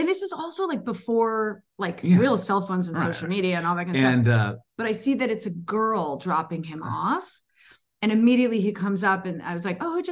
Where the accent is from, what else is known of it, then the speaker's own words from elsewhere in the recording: East Coast, United States; now in Los Angeles, United States; I'm from the East Coast, came out to LA, never thought in a million years I was going to marry, like, you know, someone from